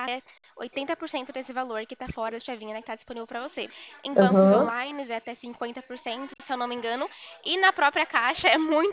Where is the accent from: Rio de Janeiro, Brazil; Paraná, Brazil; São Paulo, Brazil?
São Paulo, Brazil; Campinas; Aqui, não, eu sou aqui de Campinas.